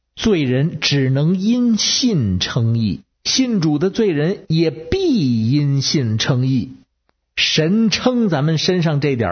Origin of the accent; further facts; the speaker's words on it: Beijing, China; 我是北京的…